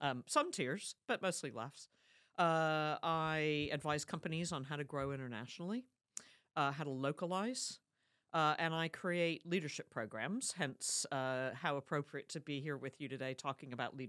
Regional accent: Germany; now in United Kingdom; I've loved it because I speak French and German. I was raised in Germany as a kid. I've been here in the UK now almost 36 years

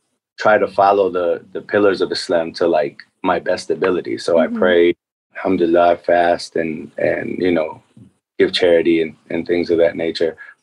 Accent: Atlanta, Georgia, United States; also born or lived in Chicago; So I came like, it was like terrible timing. As soon as I moved to Atlanta, I hated it from the jump. Like Chicago is everything.

